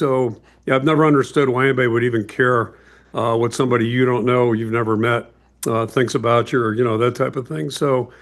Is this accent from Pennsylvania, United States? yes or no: yes; Pittsburgh, Pennsylvania, United States; I grew up in Pittsburgh.